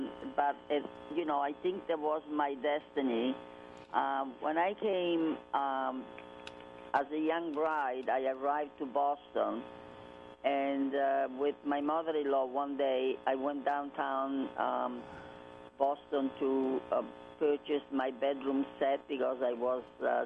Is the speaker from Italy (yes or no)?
yes; Rome, Lazio, Italy; moved away as an adult; now in United States; And I was born in Rome, Italy.